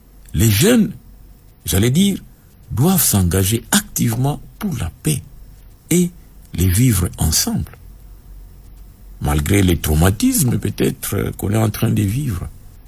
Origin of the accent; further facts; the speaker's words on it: DR Congo; Chez nous, en RDC, par exemple, le bien vivre ensemble peut être un moyen, d'abord pour l'unification du pays